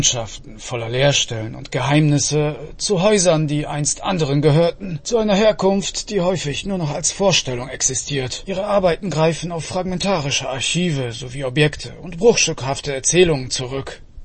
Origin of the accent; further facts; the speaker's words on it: Gdańsk, Pomeranian Voivodeship, Poland; born there; German is a second language; Ich selbst, als einem polnischen Gdańsk geborener Journalist und Historiker, bin an der deutschen Geschichte meiner Heimatstadt natürlich lebhaft interessiert.